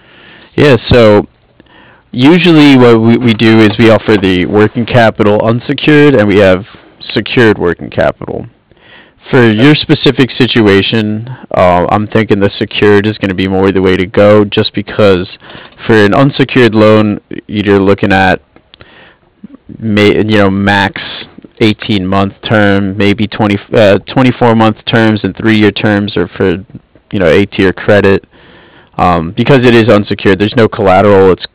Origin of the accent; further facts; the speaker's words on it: East Coast, United States; I'm from the East Coast as well originally